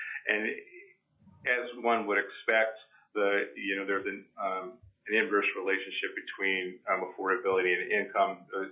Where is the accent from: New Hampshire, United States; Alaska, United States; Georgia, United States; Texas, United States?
Alaska, United States; Fairbanks; I was born and raised in Fairbanks, and I tend to revert back to my younger days as a parent to Fairbanks.